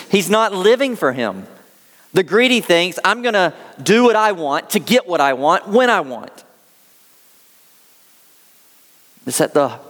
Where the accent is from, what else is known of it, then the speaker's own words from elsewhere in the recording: United States; Now, when I'm hearing this as an American, I have no category for that kind of first statement from a neighbor.